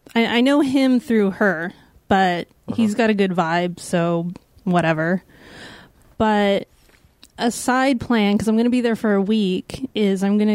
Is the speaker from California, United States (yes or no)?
yes; Garden Grove, California, United States; I grew up in Garden Grove. Like around Orange County near Disneyland and such.